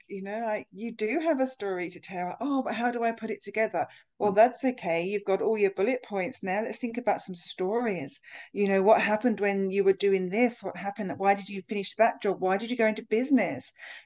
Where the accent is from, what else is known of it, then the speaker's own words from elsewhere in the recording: South East England, United Kingdom; Oh, I grew up in Southeast England, a stone's throw from London.